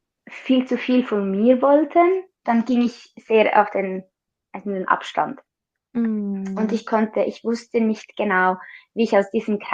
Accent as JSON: {"language": "German", "country": "Switzerland", "said": "ich komme aus der Schweiz, wohne in der Schweiz in einem kleinen Dorf."}